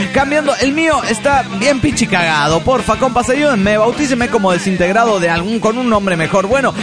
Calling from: La Yesca, Jalisco, Mexico; Hola, soy el hit de la Yesca, Jalisco, México.

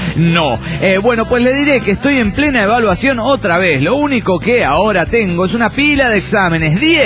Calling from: Ciudad Juárez, Chihuahua, Mexico; de Ciudad Juárez, México.

